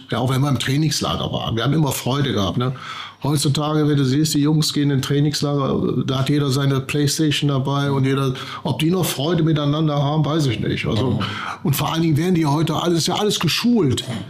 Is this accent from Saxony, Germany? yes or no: no; Düsseldorf, North Rhine-Westphalia, Germany; ich bin ja auch groß geworden in Düsseldorf